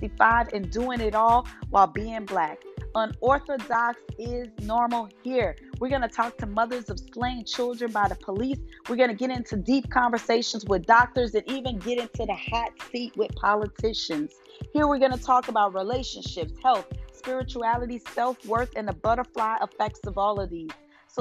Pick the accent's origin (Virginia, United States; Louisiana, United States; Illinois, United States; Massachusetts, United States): Louisiana, United States; New Orleans; now in Houston, United States; I'm from New Orleans and I am currently residing in Houston, Texas, raising a four-year-old sunbeam.